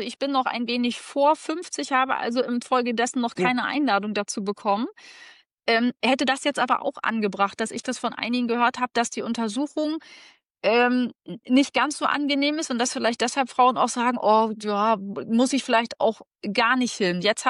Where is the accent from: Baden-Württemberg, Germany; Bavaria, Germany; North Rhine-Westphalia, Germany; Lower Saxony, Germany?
Lower Saxony, Germany; Und ich würde jetzt einfach mal als stolze Friesin behaupten